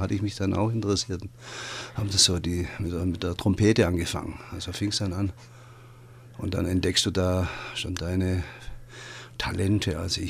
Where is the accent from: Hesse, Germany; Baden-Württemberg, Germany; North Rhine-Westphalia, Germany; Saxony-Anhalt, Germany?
Baden-Württemberg, Germany; accent: Upper Swabian; wenn wir diese schwäbischen Sachen mit unserem oberschwäbischen Dialekt singen würden